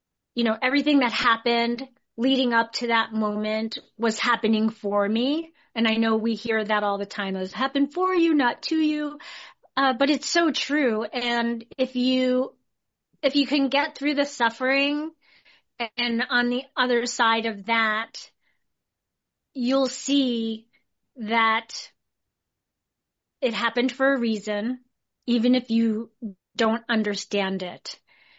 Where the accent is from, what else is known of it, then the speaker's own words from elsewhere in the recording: New Jersey, United States; also born or lived in New York, United States / San Jose, United States; when I'm from New Jersey. I mean, I was born in New York. I lived in San Jose for 10 years as a kid and moved back to New York just before I turned 11.